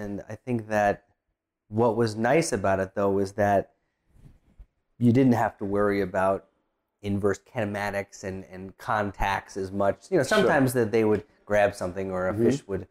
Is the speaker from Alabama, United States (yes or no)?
no; New Jersey, United States; also born or lived in New York; And it was kind of easy because I was from New Jersey and New York, and it was almost like animating a relative or one of my buddies in high school or something.